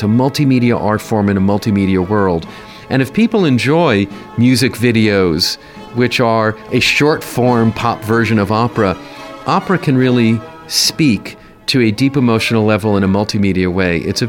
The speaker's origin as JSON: {"language": "English", "region": "New York", "country": "United States", "tie": "born or raised there", "said": "I was born and brought up in New York, and I went away to college."}